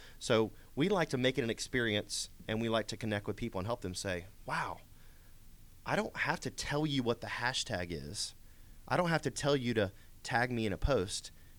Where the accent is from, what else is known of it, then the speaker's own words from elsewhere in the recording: Georgia, United States; I grew up in Gwinnett County, born and raised, went to elementary, middle, and high school here in Gwinnett.